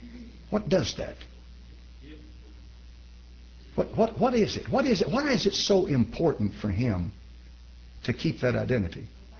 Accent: United States; So in America, we have a unique thing in this country that bonds us together as an American. And what is it? I'm an American.

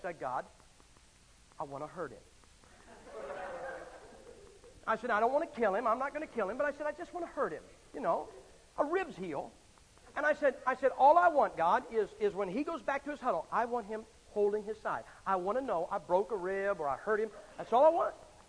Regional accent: Massillon, Ohio, United States; born or raised there

